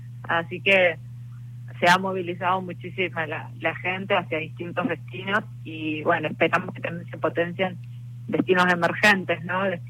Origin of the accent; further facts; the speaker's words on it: Argentina; Como argentinos empezar a caminar hacia el proceso de la reconstrucción